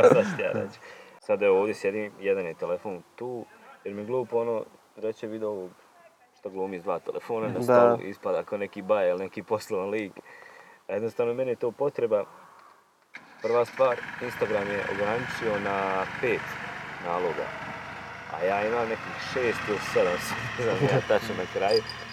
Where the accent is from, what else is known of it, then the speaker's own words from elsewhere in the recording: Bosnia & Herzegovina; kad kažem kod nas u Bosni ili na ovim područjima, da budeš fotograf pa onda pređeš na video